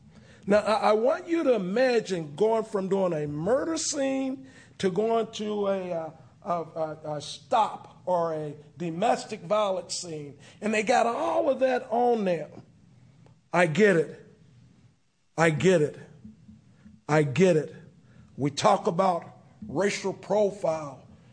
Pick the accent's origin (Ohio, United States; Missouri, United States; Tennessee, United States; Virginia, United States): Missouri, United States; Columbia; I'm African American, grew up here in Columbia, Missouri. Back when I was a kid, the police officers did not have to chase you because they knew your family.